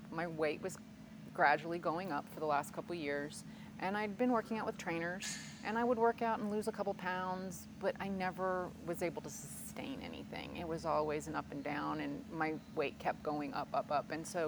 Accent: Dallas, Texas, United States; I am from Dallas, Texas. I am 50 years old, 50 years young.

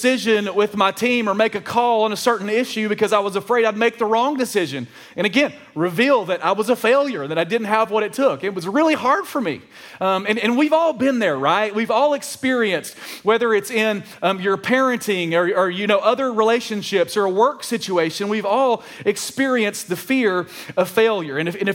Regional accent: Alabama, United States; accent: Alabamian; In fact, English is not even my first language. Alabamian is my first language. We all know that's very different than real English, right?

